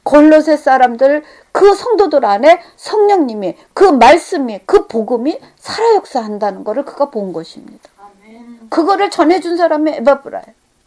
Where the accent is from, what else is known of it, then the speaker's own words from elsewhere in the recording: South Korea; now in United States; 우리가 한국 사람 입장에서는 참 그것으로 인해서 얻고